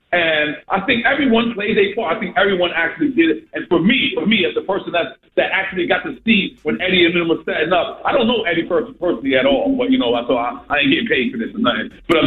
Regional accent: Queens, New York, United States; now in Miami, United States; I love being from Queens. I lived in Miami for the past 14 years, but I love being from Queens.

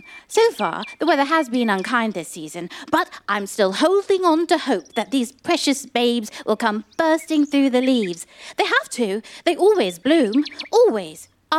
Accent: England, United Kingdom; now in Sunken Harbor, United States; As you can plainly hear in my speech, I am English, but have for the last several years made my home in the good old US of A, here in Sunken Harbor, New York. Long Island, New York, that is.

